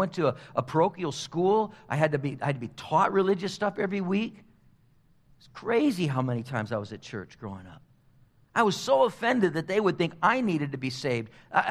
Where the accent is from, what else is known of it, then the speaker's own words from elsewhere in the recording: California, United States; I remember guys that picked me up hitchhiking when I was growing up in Orange County